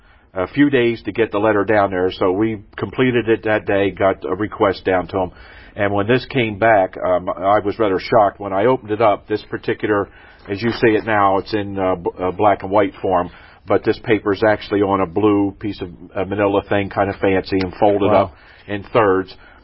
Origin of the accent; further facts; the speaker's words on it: United States; I hugged it, because I'm an American. This is my country